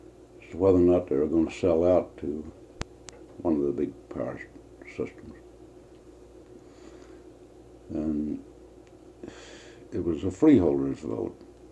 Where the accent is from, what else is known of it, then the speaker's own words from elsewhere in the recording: Radford, Virginia, United States; born there; Well, I was born in Radford, Virginia, small town Virginia. My family were small business people.